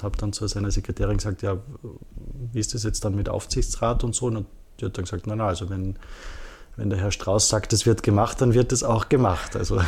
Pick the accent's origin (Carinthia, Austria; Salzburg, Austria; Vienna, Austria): Salzburg, Austria; Dann hatte natürlich schon Kontakte auch als Salzburger